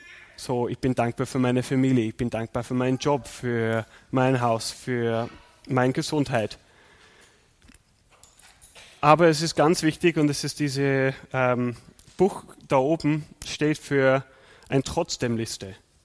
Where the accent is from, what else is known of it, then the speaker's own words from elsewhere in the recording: South West England, United Kingdom; das ist so Valley of the Rocks heißt es, das ist in der Nähe von, wo ich aufgewachsen bin.